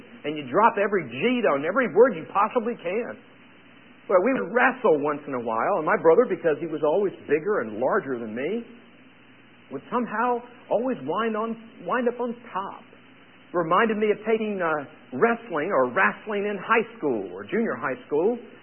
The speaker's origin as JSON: {"language": "English", "region": "North Carolina", "country": "United States", "tie": "born or raised there", "said": "I grew up in North Carolina."}